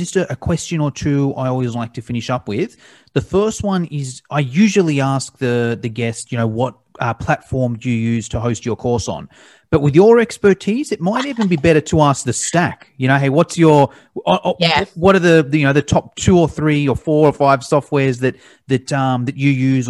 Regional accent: Australia; they know I'm calling, they know I'm from Australia

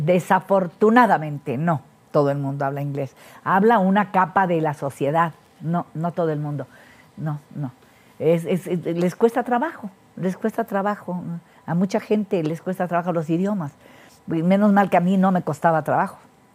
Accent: Mexico; born there; Nacimos en México, nada más Beto y yo.

